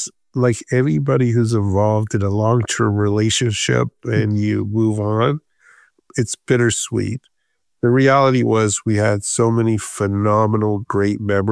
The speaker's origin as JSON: {"language": "English", "town": "Oshawa", "region": "Ontario", "country": "Canada", "tie": "born or raised there", "said": "growing up in Oshawa, that somehow the pride in being Jewish and supporting Israel"}